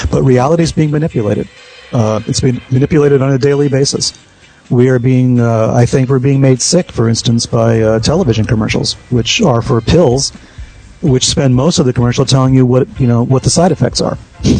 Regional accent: New York City, New York, United States; born there; I'm a New Yorker. I was born in the Bronx.

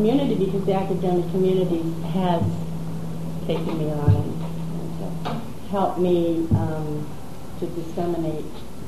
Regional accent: Nova Scotia, Canada; born there; I was born in Nova Scotia.

